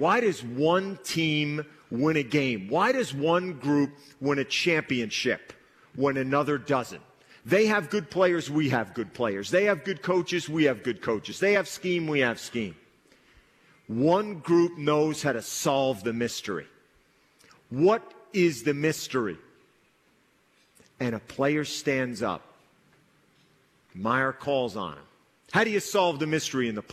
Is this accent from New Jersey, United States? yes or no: yes; New Jersey, United States; I'm the guy from Jersey with the bad haircut running after him to do the interview at midfield.